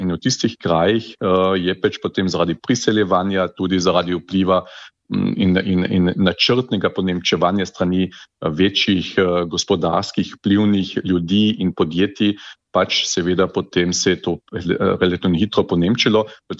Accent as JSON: {"language": "Slovenian", "region": "Carinthia", "country": "Austria", "said": "Mi smo koroški Slovenci, živimo na avstrijskem Koroškem, to se pravi, to je naš življenjski prostor."}